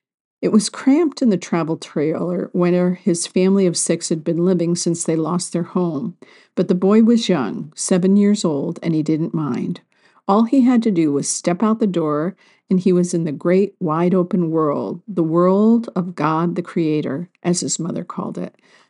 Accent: Montana, United States; Life in the small city in the sand was so different from what I was used to growing up in Montana.

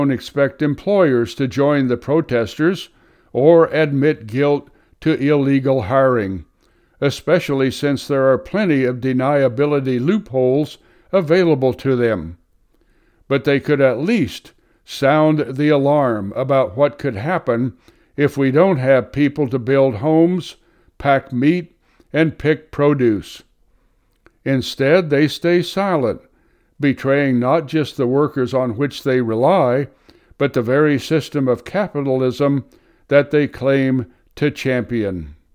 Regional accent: Utah, United States; My mom had those on her car when I grew up in Utah.

